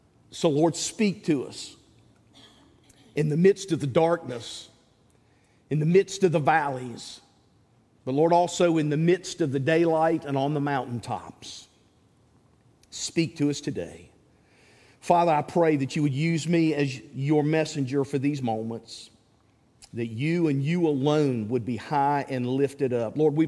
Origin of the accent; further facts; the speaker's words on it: the South, United States; accent: southern; Now, like I said, my southern accent kind of makes it sound like I'm saying the same thing each time.